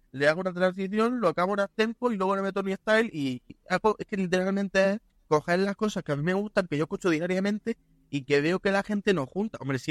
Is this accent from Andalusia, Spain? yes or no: yes; Almería, Andalusia, Spain; yo soy de Almería y me llaman más de Granada, de Murcia y de por ahí, que de mi propia ciudad.